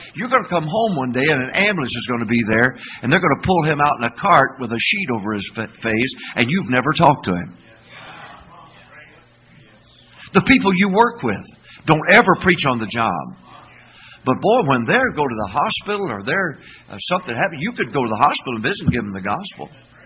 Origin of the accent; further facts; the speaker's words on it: Arkansas, United States; I've led people to Christ because I'm from Arkansas. It's hard to believe, isn't it?